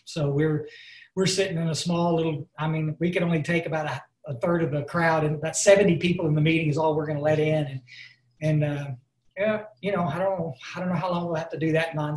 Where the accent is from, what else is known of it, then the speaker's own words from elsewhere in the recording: Ingram, Texas, United States; I'm actually from Ingram, Texas. Not England, Texas, Ingram, Texas.